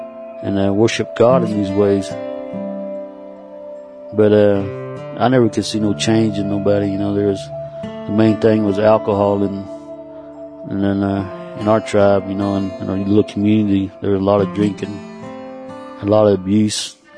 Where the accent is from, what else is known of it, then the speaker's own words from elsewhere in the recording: Chewy, Oklahoma, United States; I'm Cherokee from Chewy, Oklahoma. Seem like I come from a proud people. We're under 200 to 300,000 tribal members. And we were moved from North Carolina, Alabama way.